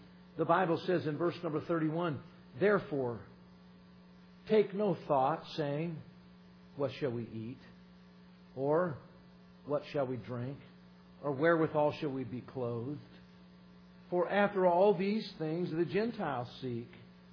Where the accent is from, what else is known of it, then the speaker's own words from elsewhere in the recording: California, United States; me and my brother Paul, you know, we came from California for hunting season